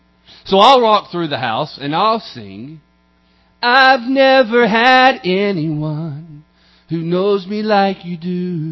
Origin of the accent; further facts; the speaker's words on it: Tennessee, United States; I grew up in a, and I have to tell you, a great home. I'm from Tennessee.